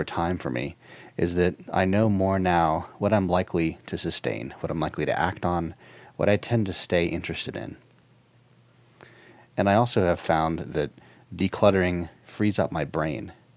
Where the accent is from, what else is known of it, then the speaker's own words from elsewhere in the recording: Florida, United States; I grew up in Florida, and we occasionally would end up out on a boat with friends 30 or so miles out fishing